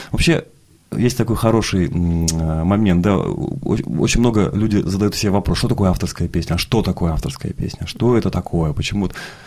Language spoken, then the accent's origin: Russian; Petropavlovsk-Kamchatsky, Kamchatka Krai, Russia; now in Ufa, Russia; Во-первых, Уфа, да, это родной город. Вы там были, это очень приятно. Я родом не из Уфы, это вторая родина. Я родом из Петропавловска-Камчатского.